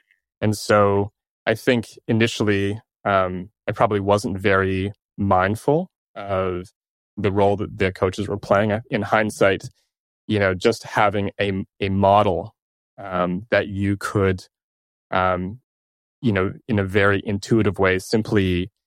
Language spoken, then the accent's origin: English; Toronto, Ontario, Canada; I am from Toronto. And I still reside here.